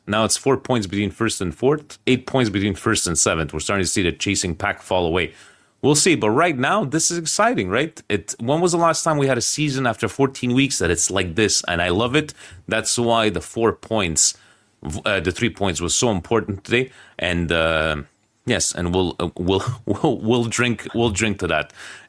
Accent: Canada; I'm a very proud Canadian and I've grown to appreciate being Canadian.

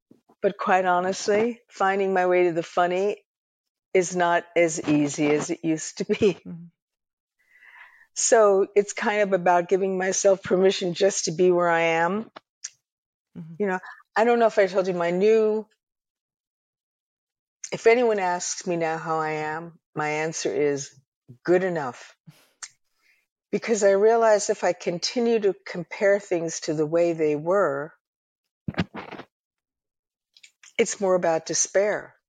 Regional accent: New York, United States; You know, when we were very young, we would go to a bungalow colony for the summer.

